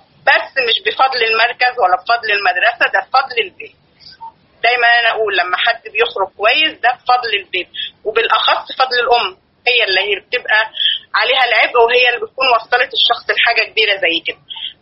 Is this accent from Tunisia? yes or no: no; Egypt; يعني هو احنا عندنا في مصر يعني لحد ما الدنيا بتقول كويسة